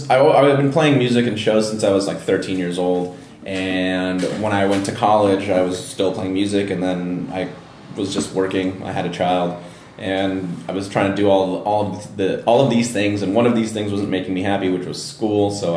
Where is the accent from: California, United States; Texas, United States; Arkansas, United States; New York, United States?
California, United States; it was pretty aggressive for, like, the valley where I grew up in San Fernando Valley.